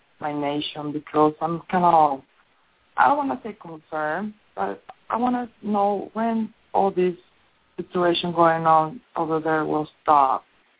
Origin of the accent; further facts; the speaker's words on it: Mexico; English is a second language; I am from Mexico